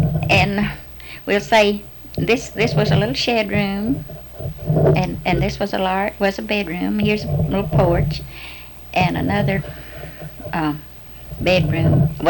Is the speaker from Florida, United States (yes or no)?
no; Erath, Texas, United States; now in Jewett, United States; No, I was born in Erath, but it's near China Springs.